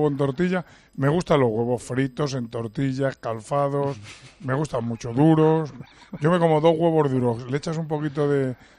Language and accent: Spanish; Spain